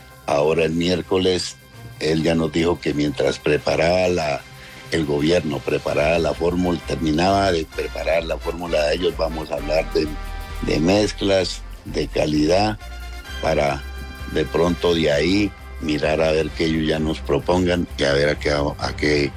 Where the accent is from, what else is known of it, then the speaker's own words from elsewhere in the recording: Colombia; proveer también para nuestra subsistencia como colombianos, ya que producimos para Colombia.